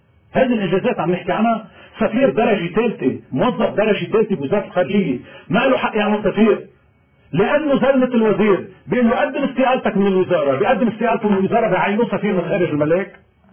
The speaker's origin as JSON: {"language": "Arabic", "country": "Lebanon", "said": "لأنه أنا كلبناني بمكان ما"}